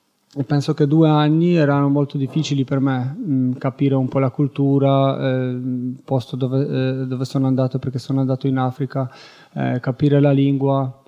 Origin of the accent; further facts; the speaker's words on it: Poland; Italian is a second language; sono polacco, vengo dalla Polonia, ho 36 anni